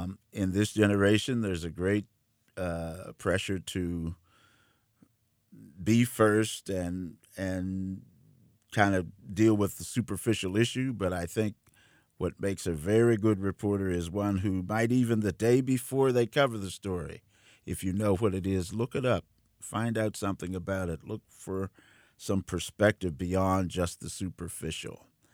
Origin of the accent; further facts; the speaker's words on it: McKeesport, Pennsylvania, United States; where I grew up in McKeesport and in Belsouver, I wasn't that far from the Shannon Library and the Shannon Drake streetcar line.